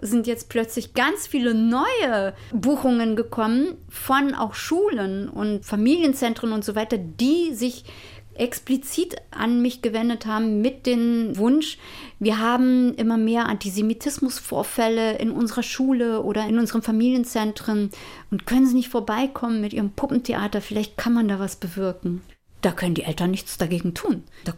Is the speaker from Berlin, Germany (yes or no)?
yes; Berlin, Germany; born there; Juden, Istanbuler Juden. Und die wiederum sind hierher nach Berlin gekommen. Und ich bin dann in Berlin zur Welt gekommen.